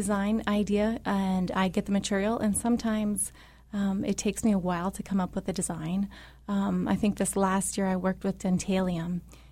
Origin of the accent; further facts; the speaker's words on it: Yakutat, Alaska, United States; I grew up in Yakutat.